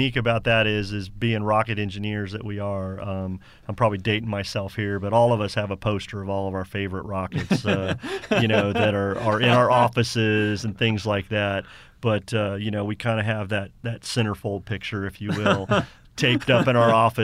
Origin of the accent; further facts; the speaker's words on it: Florida, United States; also born or lived in Tennessee; I grew up actually here in Florida and kind of bounced around a little bit, but ended up in Tennessee with my dad traveling the Southeast area.